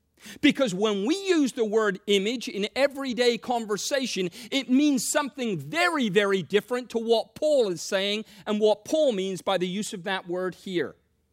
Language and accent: English; England, United Kingdom; now in United States; I'm an Englishman. I was born, raised in England before I ever came here, very familiar with that image.